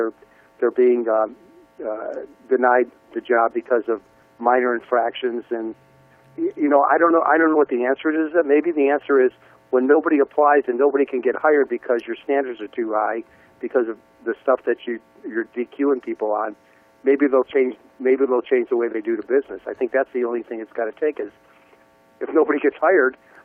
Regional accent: Cleveland, Ohio, United States; moved away as an adult; now in Los Angeles, United States; I came from Cleveland, Ohio, to be an L.A. police officer almost 36 years ago

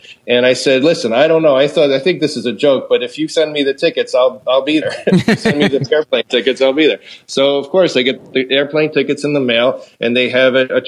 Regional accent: Willingboro, New Jersey, United States; now in New York, United States; But yeah, I was... South Jersey boy. So we were in where I grew up was a town called Willingboro

